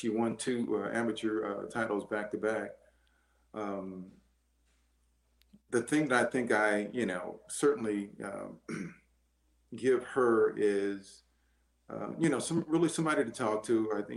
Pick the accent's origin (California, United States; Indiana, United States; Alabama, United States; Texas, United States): California, United States; San Diego; So everybody thinks I'm a city slicker, right? I'm from San Diego.